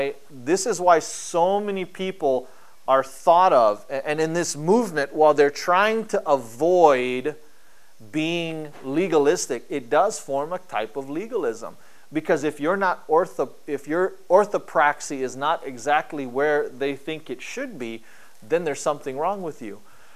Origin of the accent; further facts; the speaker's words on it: Philippines; I'm Filipino, Filipinos eat bitter melon